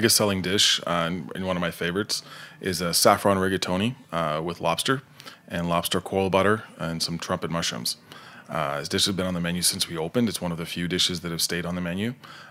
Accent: Nova Scotia, Canada; I'm not from Halifax, the capital, but I'm from just south of that. But it represents, Halifax represents a fishing province, coastal province, the kind of where I'm from.

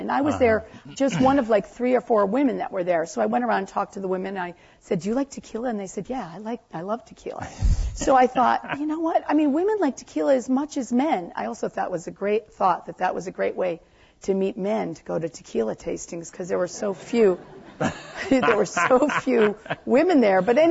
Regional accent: New England, United States; growing up in New England, it was spring, summer, autumn, winter.

